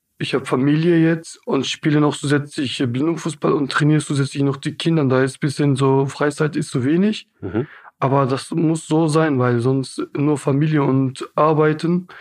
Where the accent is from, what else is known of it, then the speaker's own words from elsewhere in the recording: Hamburg, Germany; ich komme selber aus Billstedt-Horn und da sind die Menschen hilfsbereit